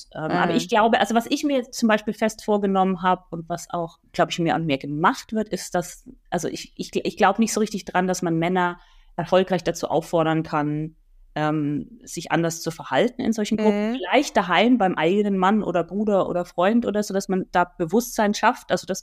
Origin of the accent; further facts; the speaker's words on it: Nuremberg, Bavaria, Germany; born there; Renate Schmidt, die ja auch aus meiner Geburtsstadt Nürnberg kommt